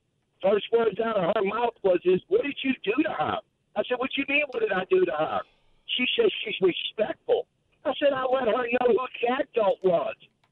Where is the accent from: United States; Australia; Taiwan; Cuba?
Cuba; moved away; But who better to tell him, well, if you don't like it here, go on back. I came from Cuba.